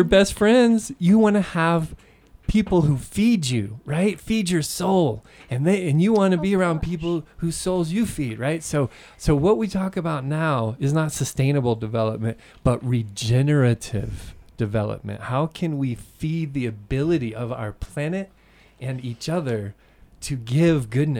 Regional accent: Atlanta, Georgia, United States; I grew up outside Atlanta, Georgia, and discovered that I wanted to learn all about the world.

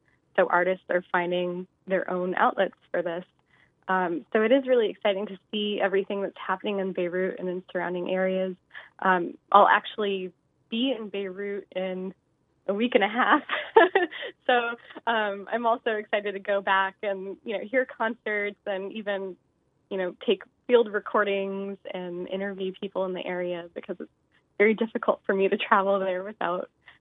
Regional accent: United States; I think growing up in the States to like Middle Eastern parents, there was a little bit of pressure to not really highlight one's heritage growing up.

